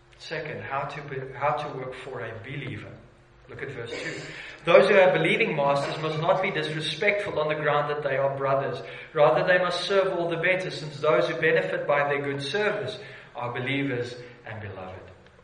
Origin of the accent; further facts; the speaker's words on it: South Africa; I'm still a South African.